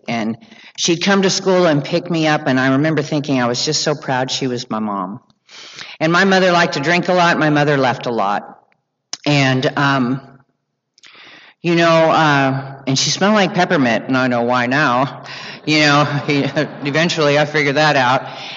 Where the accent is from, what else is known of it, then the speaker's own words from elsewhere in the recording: Oklahoma, United States; born there; My father went to California, and my mother, we were in Oklahoma. I was born in Oklahoma.